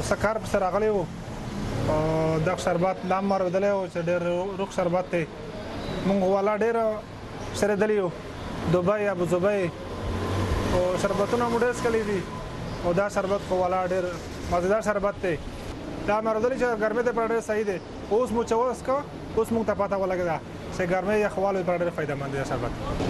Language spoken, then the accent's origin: Pashto; Bannu, Khyber Pakhtunkhwa, Pakistan; موږ د بنو نه راغلی یو، او